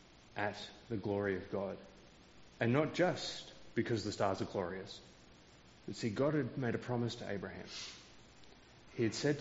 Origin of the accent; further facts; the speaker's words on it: Ballarat, Victoria, Australia; Now, I grew up in Ballarat.